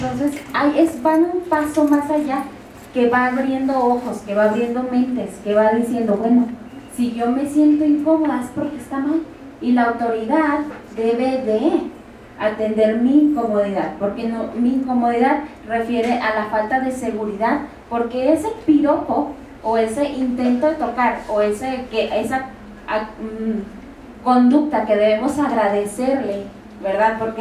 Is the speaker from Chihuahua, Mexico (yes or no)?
yes; Cuauhtémoc, Chihuahua, Mexico; Yo vengo de Cuauhtémoc, Chihuahua.